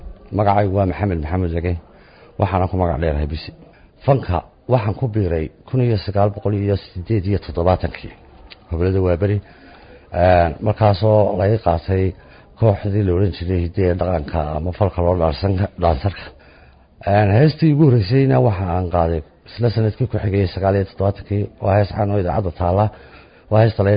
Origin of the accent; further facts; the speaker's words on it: Hargeisa, Woqooyi Galbeed, Somalia; born there; waxaan ku dhashay magaalada Hargeysa waxaan dhashay sanadkii 1960